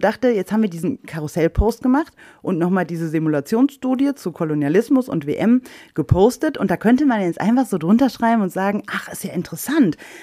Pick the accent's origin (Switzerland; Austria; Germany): Germany; Oberhausen, North Rhine-Westphalia; ich bin in Oberhausen geboren, mein Vater kommt aus Pakistan und so weiter. Ich bin hier aufgewachsen